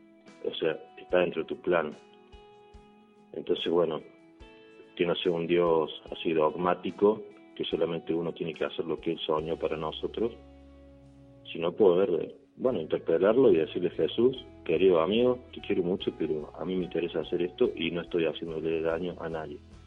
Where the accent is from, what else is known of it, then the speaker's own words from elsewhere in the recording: La Paisanita, Córdoba, Argentina; soy de La Paisanita.